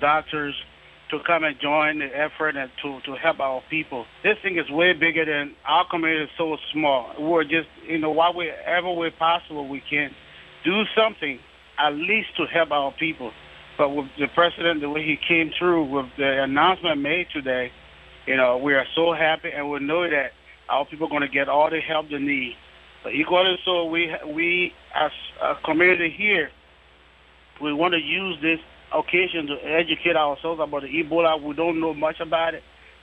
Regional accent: Liberia; now in Oregon, United States; We are from Liberia, and we have our families, our loved ones, and the people. We're all connected to the people in Liberia as a community here.

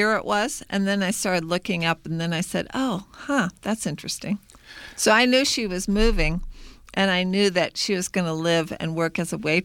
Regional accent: St. Louis, Missouri, United States; Now, I grew up in St. Louis. What's the biggest company in St. Louis? It ain't Budweiser. It's Monsanto.

